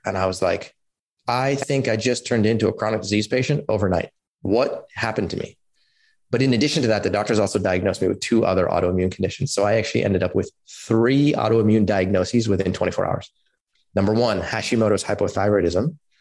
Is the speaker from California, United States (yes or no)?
yes; Palo Alto, California, United States; So I grew up in Palo Alto in California. This is like back in the 80s.